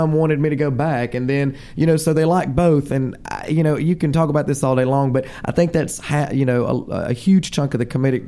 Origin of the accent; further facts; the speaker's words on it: Alabama, United States; I am from Alabama.